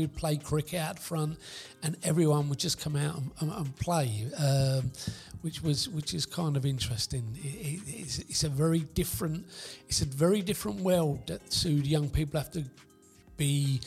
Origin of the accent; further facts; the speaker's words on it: Bellingham, London, United Kingdom; growing up on Bellingham, we stayed in the south of Bellingham. We stayed around where we lived